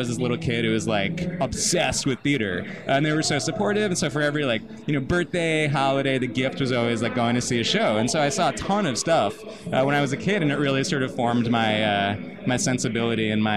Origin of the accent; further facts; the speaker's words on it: New York, United States; So as we said, I'm from Long Island originally